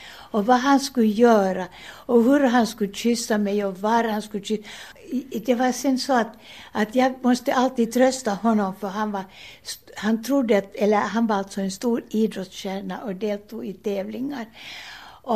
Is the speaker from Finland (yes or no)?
yes; Uusimaa, Finland; born there; Jag är född på Eira sjukhus 1929 och min pappa var ju då läkare. Det var 2 år sedan när jag blev Mänsälä flicka.